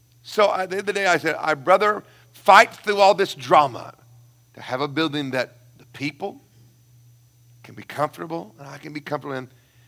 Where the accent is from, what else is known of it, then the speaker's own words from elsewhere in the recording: United States; And I come from a good country. It's not perfect, but it's a good country. I like it. I love being an American.